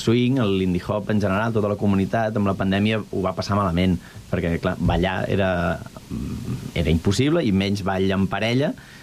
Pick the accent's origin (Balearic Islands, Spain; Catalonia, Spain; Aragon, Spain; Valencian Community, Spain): Catalonia, Spain; Sant Cugat del Vallès; ostres, tots som de Sant Cugat